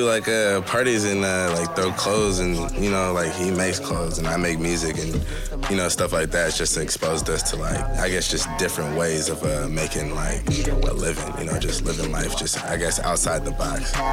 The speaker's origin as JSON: {"language": "English", "town": "Seattle", "region": "Washington", "country": "United States", "said": "I'm from Seattle."}